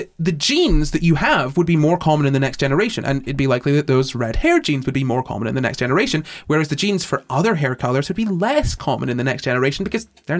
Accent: United Kingdom; seeing the name of that book series as a British person, that was very strange

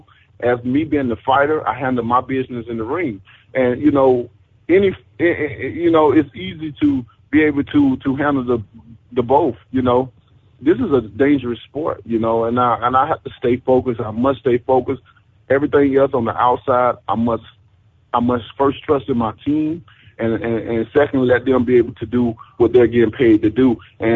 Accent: Alabama, United States; born or raised there

